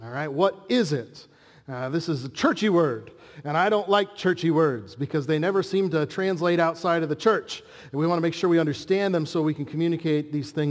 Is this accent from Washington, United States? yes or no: no; Chicago, Illinois, United States; I grew up in Chicagoland, and you all think we're famous for pizza.